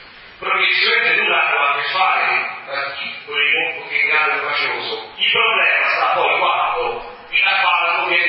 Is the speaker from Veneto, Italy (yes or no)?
no; Rome, Lazio, Italy; sicuramente sarei preoccupato, ma come non tanto come sarebbe come romano, ma come italiano